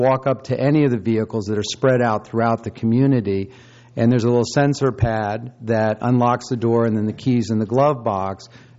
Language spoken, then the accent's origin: English; San Luis Obispo, California, United States; I'm from San Luis Obispo, and I'm the CEO of Funride.